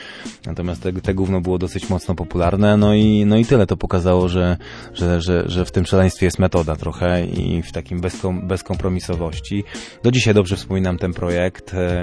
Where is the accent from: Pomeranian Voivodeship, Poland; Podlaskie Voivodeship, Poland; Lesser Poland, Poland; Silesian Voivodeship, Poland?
Pomeranian Voivodeship, Poland; Prabuty; ja rzeczywiście pochodzę z Prabut. Prabuty to było specyficzne miasto